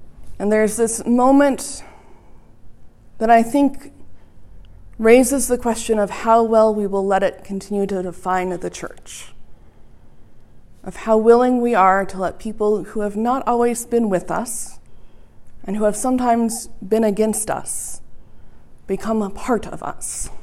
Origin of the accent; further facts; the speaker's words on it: Montana, United States; It's one of the jokes they make about my home state of Montana. It's the biggest small town.